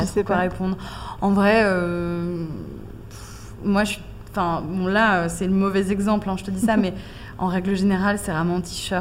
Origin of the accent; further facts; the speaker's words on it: Switzerland; Moi, je viens de Suisse, donc il y a plus les montagnes que la mer.